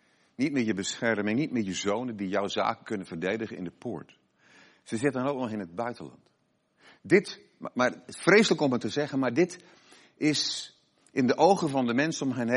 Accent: Krabbendijk, Zeeland, Netherlands; ik kom uit Krabbendijk in Zeeland

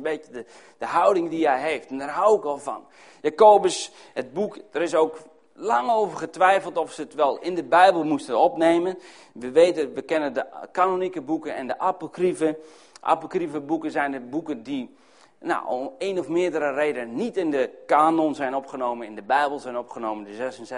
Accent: Urk, Flevoland, Netherlands; also born or lived in Spakenburg; Ik kom uit Spakenburg. Ik ben geboren getogen in Urk. Op Urk, zo je wil.

